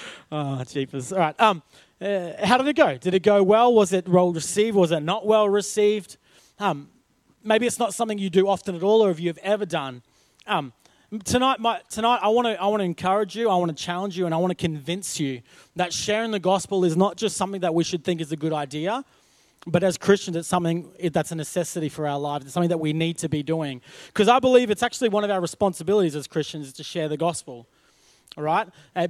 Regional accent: Queensland, Australia; I'm from North Queensland, as you've probably heard me say before, and it rains quite a lot up in North Queensland.

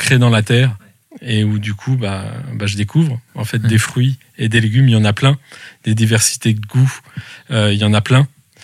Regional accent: Argenteuil, Île-de-France, France; je suis né tout simplement en région parisienne, à Argenteuil, banlieue parisienne nord, dans lequel j'ai eu une très belle vie.

